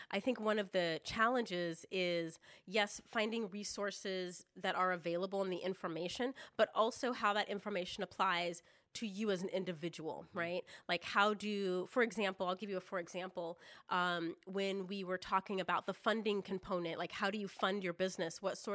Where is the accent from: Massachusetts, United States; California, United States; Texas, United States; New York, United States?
California, United States; Fair Oaks; also born or lived in Folsom; So I grew up in Folsom. Well, I grew up in Fair Oaks and moved